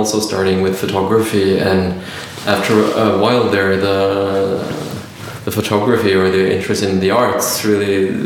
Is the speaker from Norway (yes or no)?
yes; Holmestrand, Vestfold, Norway; Holmestrand. Went to school in Tønsberg, so yeah.